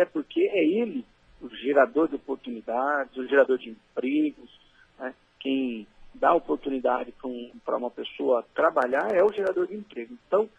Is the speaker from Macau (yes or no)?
no; Paranavaí, Paraná, Brazil; now in Curitiba, Brazil; Eu, embora seja do Noroeste, como você falou, sou natural de Paranavaí, né?